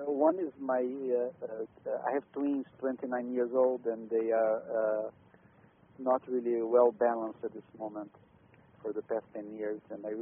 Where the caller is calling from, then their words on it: Rockville, Maryland, United States; I'm calling from Rockville, Maryland.